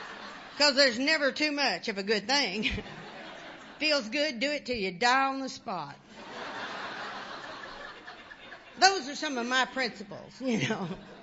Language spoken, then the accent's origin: English; Arkansas, United States; also born or lived in Newfoundland, Canada; And, of course, you know, I'm from Arkansas, and I've never seen that much snow.